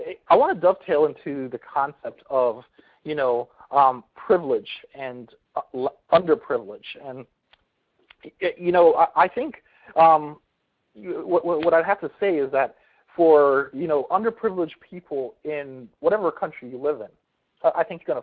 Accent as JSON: {"language": "English", "town": "Washington", "region": "District of Columbia", "country": "United States", "said": "I'm from the Washington, D.C. area, and I'm not going to talk too much more about myself."}